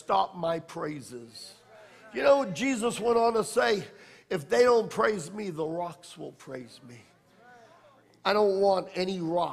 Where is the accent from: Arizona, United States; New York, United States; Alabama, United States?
New York, United States; I'm extra loud because I'm an Italian and I'm a New Yorker. Don't hold it against me.